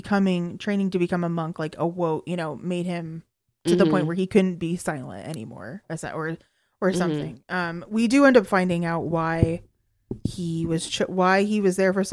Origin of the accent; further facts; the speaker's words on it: United States; but I'm American